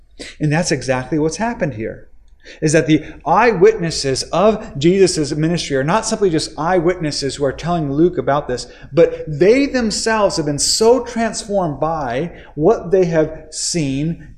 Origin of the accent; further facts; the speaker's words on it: Japan; how it just is like a taste of home for me because I grew up in Japan